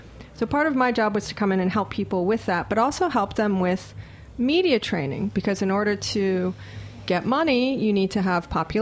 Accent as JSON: {"language": "English", "region": "Hawaii", "country": "United States", "tie": "born or raised there", "said": "I'm actually born and raised in Hawaii, and he was a voracious surfer."}